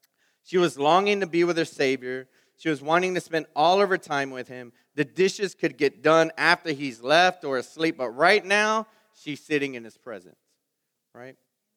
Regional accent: Houston, Texas, United States; We're from Houston. We know what slowing it down looks like.

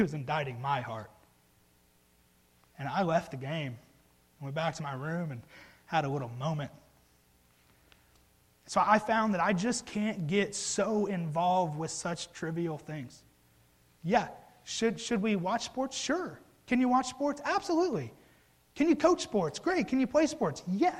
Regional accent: Mississippi, United States; And I'm from Mississippi, sort of, and I spent 10-ish years there.

